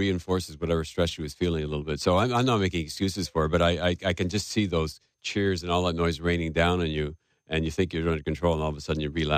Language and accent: English; Montreal, Quebec, Canada; I'm from Montreal and I've seen lots of games at the Forum watched them at the Bell Center